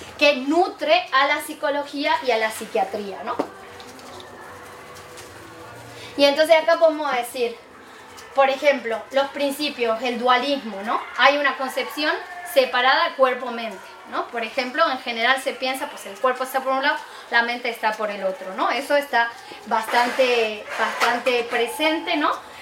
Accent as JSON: {"language": "Spanish", "region": "Salta", "country": "Argentina", "tie": "born there", "said": "yo nací en Argentina, en el norte, en un lugar que se llama Salta, y es una zona más andina"}